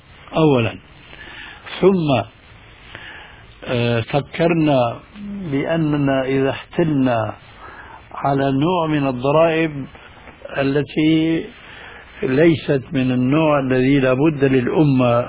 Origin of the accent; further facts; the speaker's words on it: Damascus, Damascus Governorate, Syria; هذه كانت تستعمل عندنا في دمشق